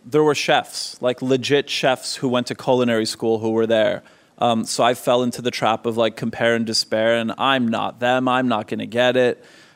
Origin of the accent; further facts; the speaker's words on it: Montreal, Quebec, Canada; Grew up in Montreal, and I was the first one in my family born outside of Europe.